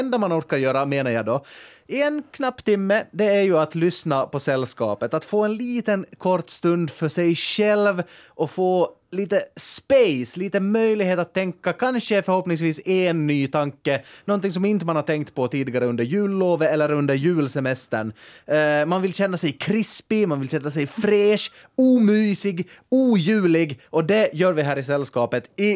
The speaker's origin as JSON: {"language": "Swedish", "country": "Finland", "said": "som finlandssvensk"}